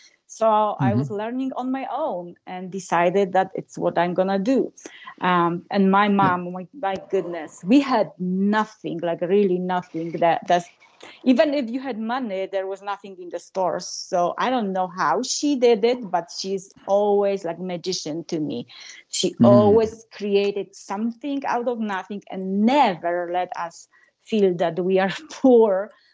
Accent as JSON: {"language": "English", "region": "southern Poland", "country": "Poland", "tie": "born there", "second_language": "English", "said": "I was born behind the Iron Curtain in a very small village in southern Poland. I was the youngest of four"}